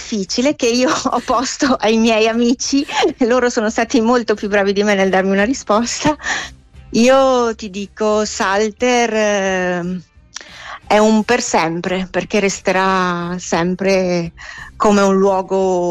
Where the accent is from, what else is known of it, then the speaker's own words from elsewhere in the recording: Trento, Trentino-Alto Adige, Italy; ci sono altre generazioni di villeggianti provenienti da posti molto più lontani che Trento, da dove vengo io